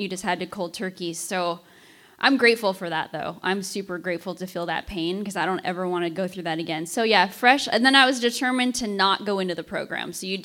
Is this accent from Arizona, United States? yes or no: yes; Yuma, Arizona, United States; because I'm from here. I'm from Yuma. I was living in Phoenix at the time.